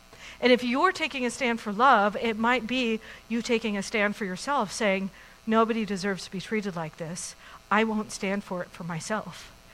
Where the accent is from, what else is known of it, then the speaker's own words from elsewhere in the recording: New Mexico, United States; also born or lived in California; now in Bellingham, United States; I didn't grow up here in Bellingham, but I grew up in New Mexico and moved to California, and now I've moved here